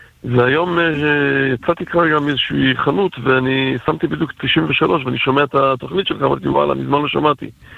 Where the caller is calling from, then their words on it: the south, Israel; אני מהדרום בעיקרון, אבל אני מסתובב בכל הארץ